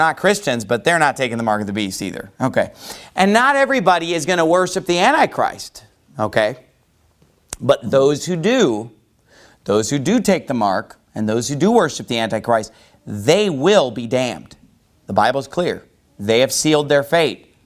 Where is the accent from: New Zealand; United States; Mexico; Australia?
United States; born there; I thank God I was born in America.